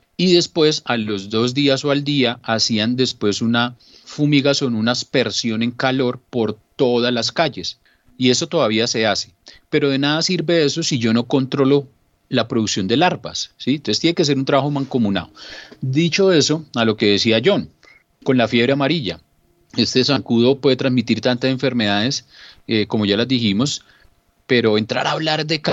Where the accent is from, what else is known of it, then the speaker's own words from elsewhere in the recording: Girardot, Cundinamarca, Colombia; Yo soy de Girardot y lo viví toda mi vida.